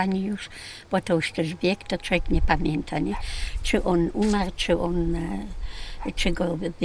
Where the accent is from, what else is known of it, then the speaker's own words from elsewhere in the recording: Świętokrzyskie Voivodeship, Poland; ja jestem z Kieleckiego, mąż jest z Kieleckiego. My stąd nie pochodzimy. My stąd nie pochodzimy wcale.